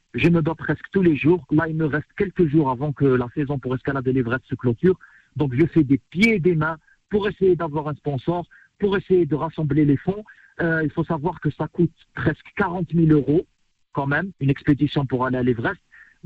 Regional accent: Algiers, Algiers Province, Algeria; sachant qu'on vient d'un quartier d'Alger.

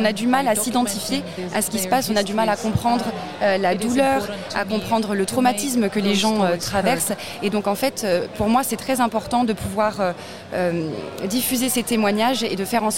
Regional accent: Ukraine; moved away; je suis arrivée de l'Ukraine quelques jours seulement avant que la guerre éclate

